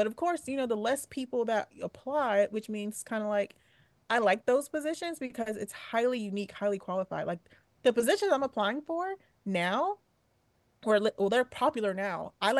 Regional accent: South Carolina, United States; I grew up in South Carolina on a dirt road

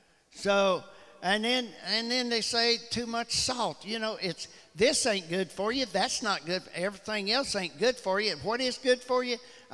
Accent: Alderson, West Virginia, United States; I grew up on the Greenbrier River in Alderson. And I never appreciated that river so much as till I'm turning 74.

